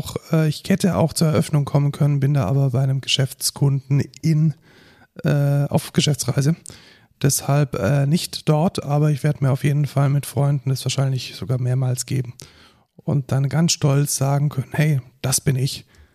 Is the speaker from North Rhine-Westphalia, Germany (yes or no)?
no; Baden-Württemberg, Germany; als Schwabe kann man Fuß und Bein nicht auseinanderhalten.